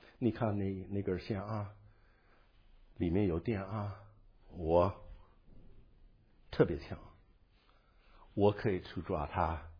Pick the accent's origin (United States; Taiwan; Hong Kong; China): United States; Chinese is a second language; 我是美国的农民，在美国的农村长大啊